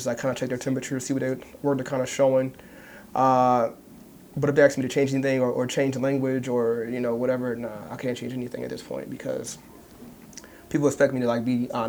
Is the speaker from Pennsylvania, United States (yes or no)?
yes; Philadelphia, Pennsylvania, United States; And I grew up in Philly.